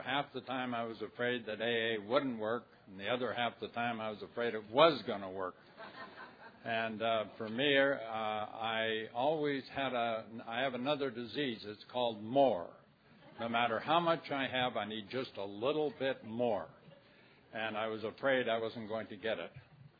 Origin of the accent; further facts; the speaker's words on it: British Columbia, Canada; I'm an alcoholic from British Columbia.